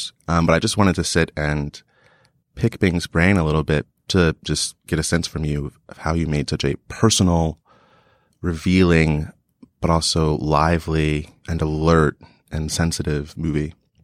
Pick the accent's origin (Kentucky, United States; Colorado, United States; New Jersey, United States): New Jersey, United States; I'm from New Jersey. I didn't have many skateboarders in my town